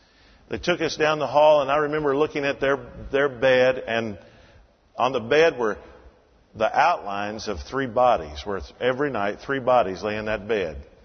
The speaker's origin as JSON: {"language": "English", "region": "Kentucky", "country": "United States", "tie": "born or raised there", "said": "And I grew up in Western Kentucky, where we were Darwinian at the table."}